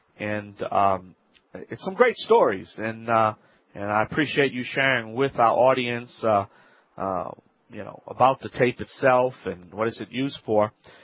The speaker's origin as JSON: {"language": "English", "region": "Louisiana", "country": "United States", "said": "I'm the Cajun contractor"}